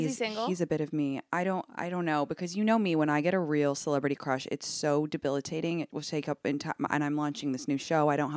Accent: United Kingdom; in a nice way, I'm British.

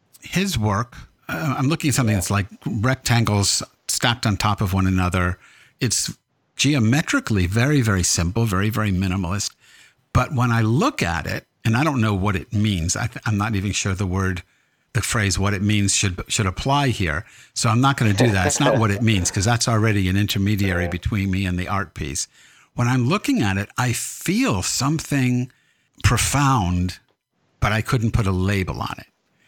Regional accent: United States; without me being an American, me being a Jew, me being, you know, a male, all that stuff.

